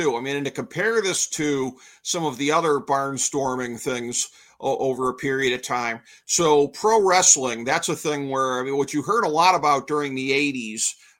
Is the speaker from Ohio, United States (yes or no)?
yes; Cleveland, Ohio, United States; in my hometown of Cleveland, Ohio